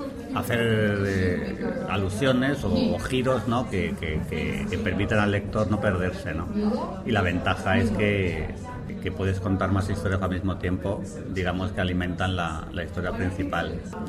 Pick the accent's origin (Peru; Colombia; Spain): Spain; Madrid, Community of Madrid; pero en Madrid, como yo soy de Madrid, pues lo tengo todo en la cabeza, no hay problema.